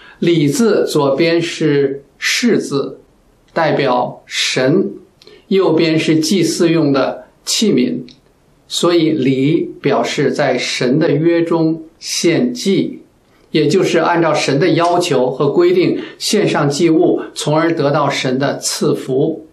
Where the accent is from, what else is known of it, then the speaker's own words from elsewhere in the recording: China; moved away; 我们中国人呢，对礼仪都不陌生